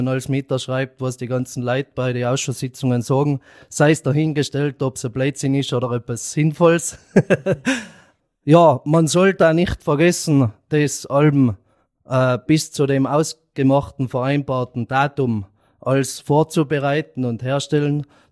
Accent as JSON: {"language": "German", "town": "Mieming", "region": "Tyrol", "country": "Austria", "said": "ich komme aus Mirming, aus dem schönen Sonnenplateau Mirming, wie ihr es alle kennt. Ich bin 28 Jahre alt, bin daheim tätig am elterlichen Vollerwerbsbetrieb, seit 8 Jahren"}